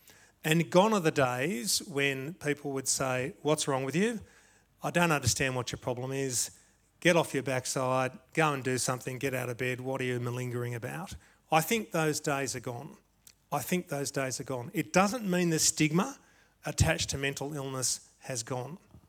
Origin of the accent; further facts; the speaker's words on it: Sydney, New South Wales, Australia; I'm a Sydney boy. I grew up born in Balmain Hospital in 1969